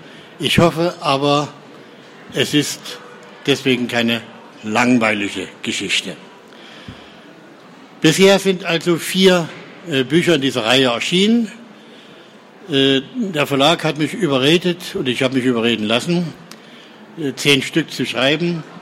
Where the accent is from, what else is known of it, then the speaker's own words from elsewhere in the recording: Weimar, Thuringia, Germany; lebt in Weimar, das ist auch meine Heimatstadt.